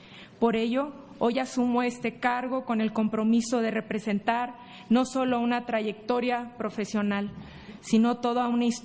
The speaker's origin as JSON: {"language": "Spanish", "region": "Tamaulipas", "country": "Mexico", "said": "Soy del estado de Tamaulipas y no lo digo solo como una referencia geográfica, sino como una identidad impregnada en los valores y en el actuar. Ser tamaulipeca implica conocer de primera mano los desafíos que enfrentan muchas regiones del país."}